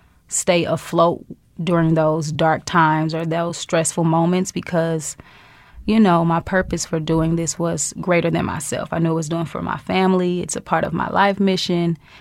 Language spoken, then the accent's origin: English; St. Louis, Missouri, United States; Yeah, you know, I'm from St. Louis, so, you know, I'm from that hard knock life.